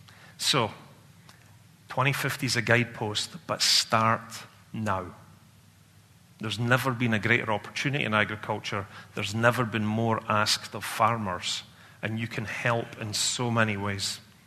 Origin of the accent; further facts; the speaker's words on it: Scotland, United Kingdom; I have to tell you, as a Scotsman, I'm a contradiction because I'm optimistic.